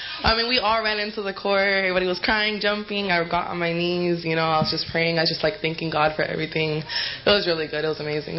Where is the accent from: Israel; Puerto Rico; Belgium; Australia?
Puerto Rico; from Puerto Rico, number 5.